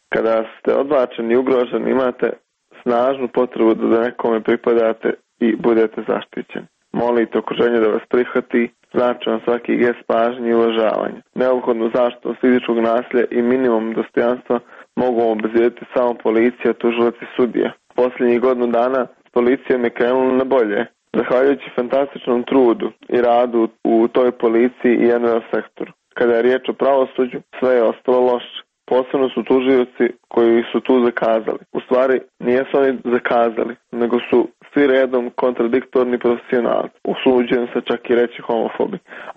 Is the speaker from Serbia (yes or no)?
no; Nikšić, Nikšić Municipality, Montenegro; Nisam valjao ni kao sin, ni kao unuk, ni dio bratstva, ni kao Nikšićanin, ni kao građanin Crne Gore.